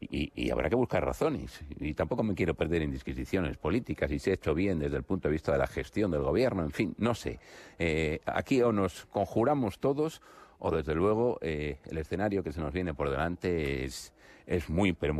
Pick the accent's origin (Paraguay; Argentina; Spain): Spain